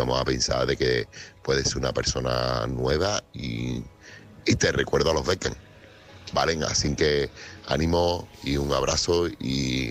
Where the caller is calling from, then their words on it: Seville, Andalusia, Spain; corresponsal de Sevilla.